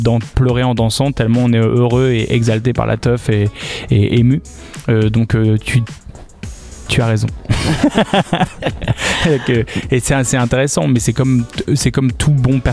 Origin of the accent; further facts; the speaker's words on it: France; en tant que Français, on est tous mélancoliques et romantiques.